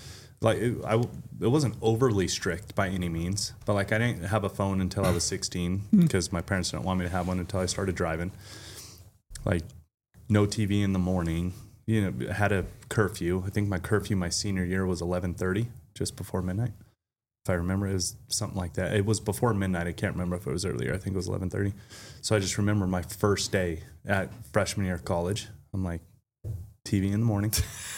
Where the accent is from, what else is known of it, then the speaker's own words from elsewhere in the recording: Las Vegas, Nevada, United States; I'm coming from Vegas.